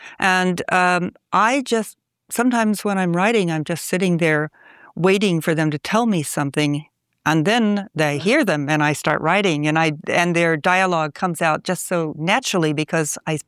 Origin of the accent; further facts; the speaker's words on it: Venice, Veneto, Italy; my first book, which was a memoir about growing up in Venice.